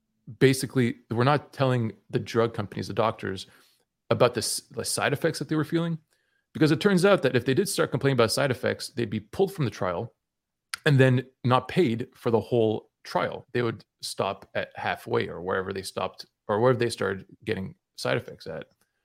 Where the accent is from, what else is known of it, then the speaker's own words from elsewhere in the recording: Canada; I'm Canadian, so we had it last week, right?